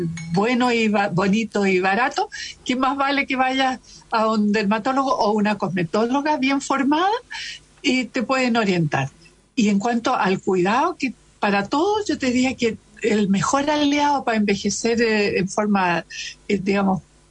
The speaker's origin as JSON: {"language": "Spanish", "country": "Chile", "said": "lo que importa sí es que nos culturicemos nosotros como médicos chilenos"}